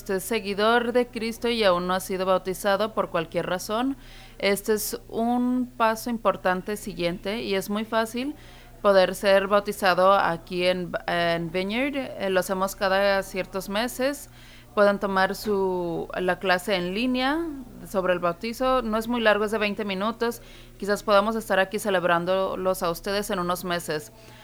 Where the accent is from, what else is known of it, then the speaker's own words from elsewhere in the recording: England, United Kingdom; Spanish is a second language; No sé si ustedes se han dado cuenta, pero yo soy de Inglaterra. Este es mi quinto año aquí enseñando